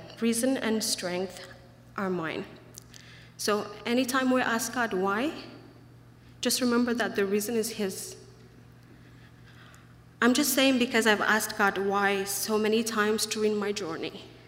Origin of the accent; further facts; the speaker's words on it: Eritrea; English is a second language; moved away; A few years back, when I was still living a normal life in my home country, Eritrea, and that is in East Africa